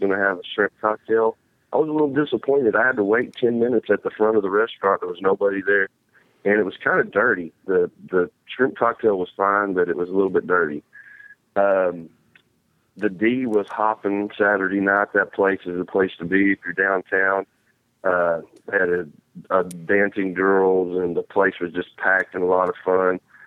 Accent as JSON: {"language": "English", "region": "Texas", "country": "United States", "lives_now": "Las Vegas, United States", "said": "I've been in Vegas since January 30th. I'm from Texas."}